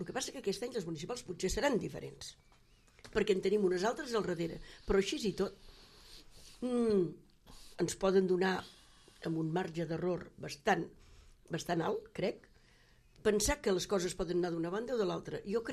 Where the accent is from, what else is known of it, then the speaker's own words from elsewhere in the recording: Palamós, Catalonia, Spain; El meu poble és la Cala, però jo vinc de Palamós.